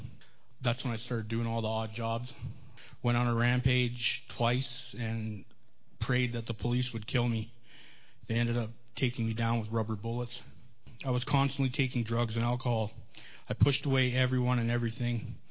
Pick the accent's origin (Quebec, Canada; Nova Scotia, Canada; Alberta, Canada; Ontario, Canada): Alberta, Canada; Fort Macleod; also born or lived in Edmonton; I was born in Edmonton. Go Calgary. No shoes. All right. Okay. I was raised on a piece of God's green earth 16 miles south of Fort